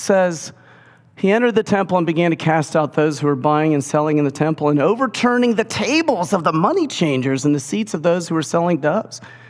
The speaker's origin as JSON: {"language": "English", "region": "Ohio", "country": "United States", "said": "You know, we're from Ohio, right? We get it."}